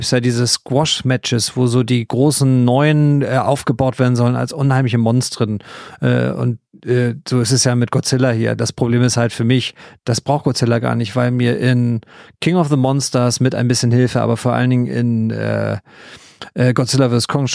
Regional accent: Baden-Württemberg, Germany; Ich habe als Schwabe doch totale Ahnung davon.

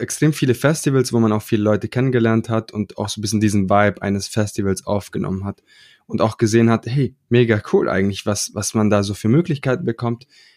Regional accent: Italy; Warum auch nicht, ne, als Italiener.

